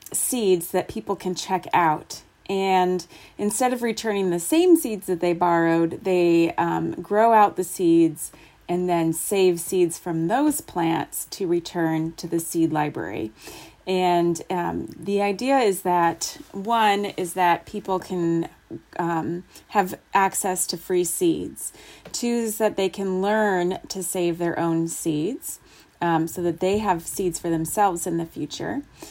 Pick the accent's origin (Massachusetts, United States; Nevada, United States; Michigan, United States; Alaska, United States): Alaska, United States; Anchorage; now in Homer, United States; I am from Anchorage, Alaska, and I live right now in Homer.